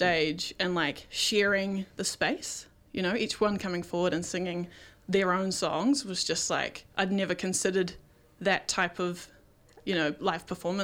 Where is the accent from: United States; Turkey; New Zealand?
New Zealand; Kerikeri, Northland; No, I grew up in Kerikeri in the far north.